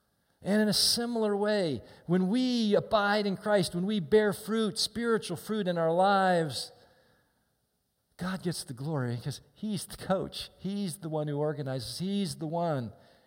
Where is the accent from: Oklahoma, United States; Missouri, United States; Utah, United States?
Missouri, United States; Kansas City; I grew up in Kansas City as a kid.